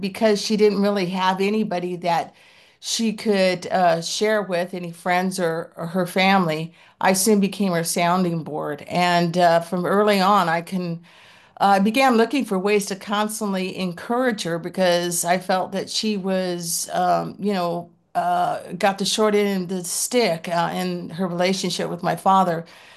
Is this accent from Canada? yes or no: no; California, United States; as Cindy said, and I'm from Southern California.